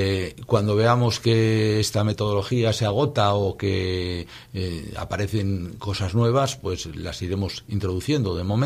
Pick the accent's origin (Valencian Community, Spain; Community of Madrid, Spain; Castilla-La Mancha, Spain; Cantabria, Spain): Cantabria, Spain; Laredo; las personas que hacemos la organización de las actividades somos de Laredo, vivimos en Laredo, nos movemos en este entorno